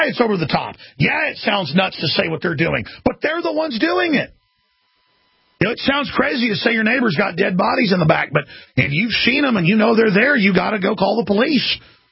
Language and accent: English; United States; Being an American journalist is not only a great responsibility, but also a great honor.